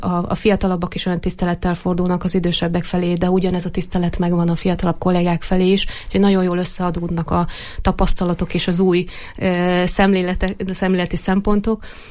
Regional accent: Erdőtelek, Heves, Hungary; édesapám ő erdőtelekközségnek volt a vezetője 17 évig, én onnan származom

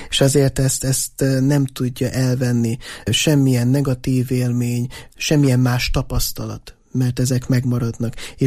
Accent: Borsod-Abaúj-Zemplén, Hungary; a mi környékünk, ahonnan én származom, ez ugye Észak-Borsod, és annak tényleg legészakibb határa, Magyarország legészakibb faluja és az a környéke

